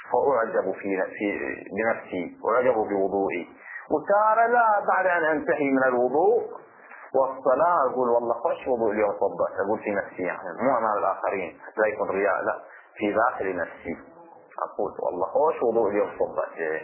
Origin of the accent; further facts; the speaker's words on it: Bahrain; بعض الإشكالات عندنا في البحرين